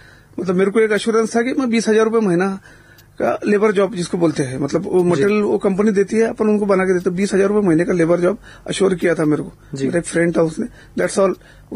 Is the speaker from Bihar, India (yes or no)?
no; Maharashtra, India; Basically मैं महाराष्ट्र से हूँ, विदर्भ करके रीजन आता है महाराष्ट्र में, अमरावती डिस्ट्रिक्ट से मैं हूँ।